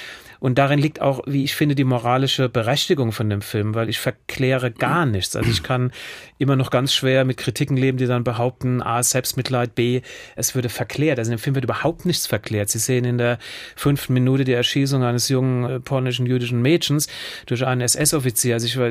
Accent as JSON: {"language": "German", "town": "Pasadena", "region": "California", "country": "United States", "tie": "born or raised there", "said": "Ich bin bei ihr in Pasadena aufgewachsen."}